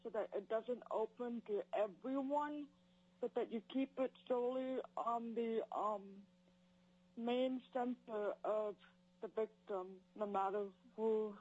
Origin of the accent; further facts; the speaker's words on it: Juneau, Alaska, United States; I'm from Juneau, Alaska, and I am in full support of this bill.